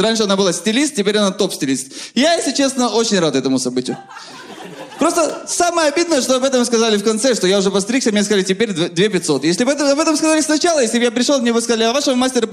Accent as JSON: {"language": "Russian", "town": "Odesa", "region": "Odesa Oblast", "country": "Ukraine", "tie": "born or raised there", "said": "я родом из Одессы, и недавно летал к себе на родину, в Одессу."}